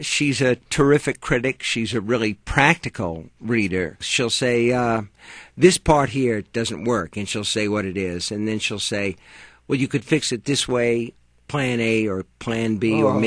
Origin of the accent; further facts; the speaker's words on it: United States; I'm an American novelist, and that's it.